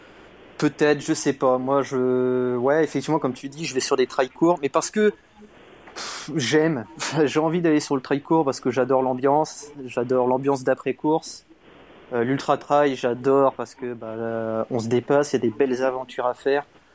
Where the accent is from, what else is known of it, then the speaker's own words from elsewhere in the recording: Brittany, France; Je suis originaire de Bretagne, donc à côté de Lorient.